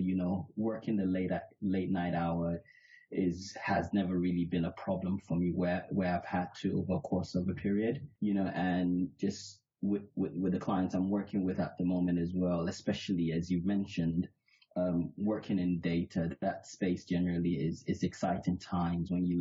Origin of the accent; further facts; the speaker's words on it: New York, United States; also born or lived in Nigeria; I'm originally from Nigeria, so born in Nigeria, but grew up in New York. And then went back to Nigeria, did my university